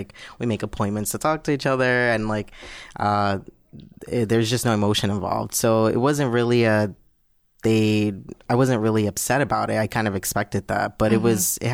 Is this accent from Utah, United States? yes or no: no; Brooklyn, New York, United States; My pronouns are he and him, and I am from Brooklyn, New York.